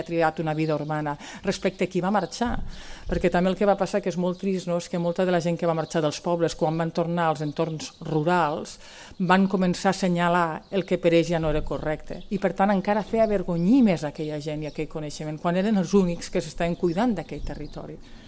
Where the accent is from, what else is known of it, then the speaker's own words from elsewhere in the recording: Rialb, Catalonia, Spain; el meu poble, que és un poble molt petit, que ara té 400 habitants, no hi visc, a Rialb, jo visc en un altre poble, no visc en un poble, visc en una casa aïllada